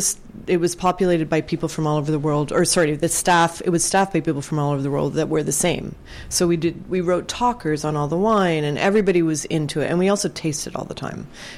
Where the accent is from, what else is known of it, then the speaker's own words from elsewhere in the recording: England, United Kingdom; born there; I was born in England.